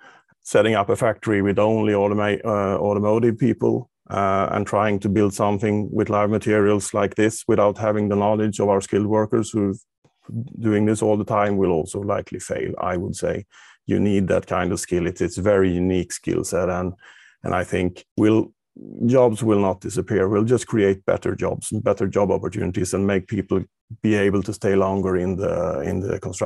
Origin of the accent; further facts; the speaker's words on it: Sweden; English is a second language; I'm from Sweden